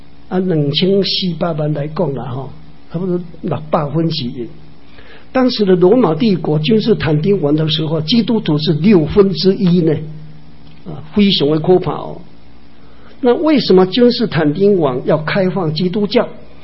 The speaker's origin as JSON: {"language": "Chinese", "country": "China", "said": "龙的子孙，我们中国人常常说啊，我们就是龙的子孙"}